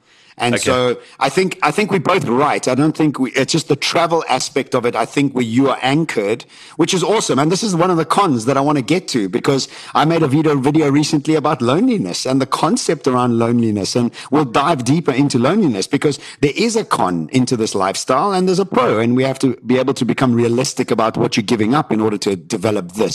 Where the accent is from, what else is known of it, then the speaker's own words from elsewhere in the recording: Johannesburg, Gauteng, South Africa; And especially us all growing up in Johannesburg